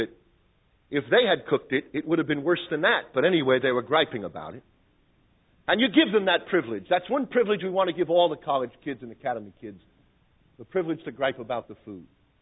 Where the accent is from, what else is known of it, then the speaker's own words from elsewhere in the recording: Brooklyn, New York, United States; Now, being where I come from Brooklyn, New York, first I was suspicious.